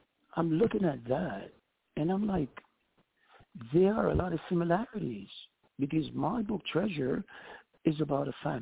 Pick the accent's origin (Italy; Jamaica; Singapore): Jamaica; being that I'm Jamaican, I had to put that Jamaican flavor in as well